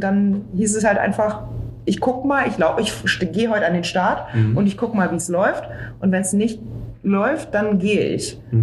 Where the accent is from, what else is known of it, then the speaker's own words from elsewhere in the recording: Berlin, Germany; Als Berliner mit einer Berliner Adresse hat man wahrscheinlich schon eher